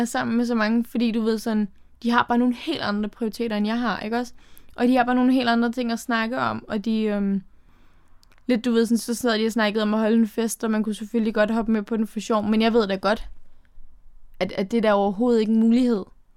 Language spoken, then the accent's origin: Danish; Ballerup, Capital Region of Denmark, Denmark; Jeg er 17 år gammel, og jeg kommer fra Ballerup.